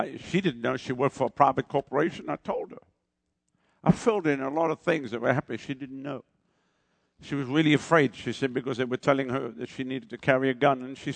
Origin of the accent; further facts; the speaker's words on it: South Africa; You see, I come from South Africa.